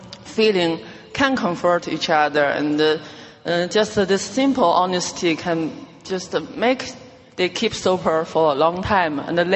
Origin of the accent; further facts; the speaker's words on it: Beijing, China; I'm a colleague. I come from Beijing, China.